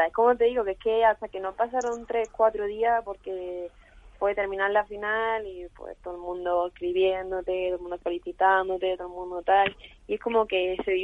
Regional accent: Málaga, Andalusia, Spain; y con mucha ganas de bajarme ya a mi tierra, la verdad.

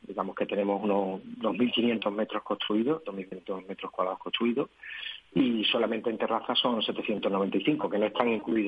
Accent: Málaga, Andalusia, Spain; porque es verdad que nosotros somos malagueños

